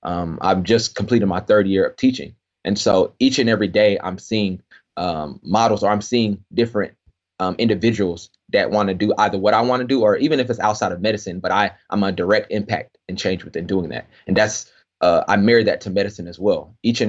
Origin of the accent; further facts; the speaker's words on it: Texas, United States; You know, it was on the Midwest and I'm from Texas.